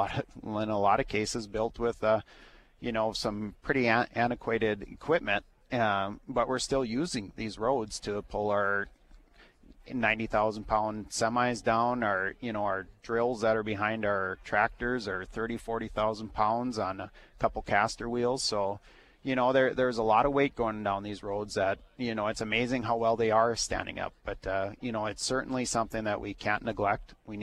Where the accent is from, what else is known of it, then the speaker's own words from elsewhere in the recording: Velva, North Dakota, United States; My district, I come from Velva, is where we farm at.